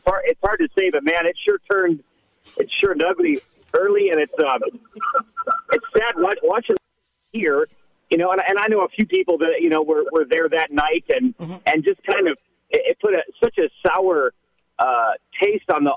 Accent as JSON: {"language": "English", "town": "Estes Park", "region": "Colorado", "country": "United States", "tie": "born or raised there", "said": "I'm from right up the road. I grew up in adorable Estes Park."}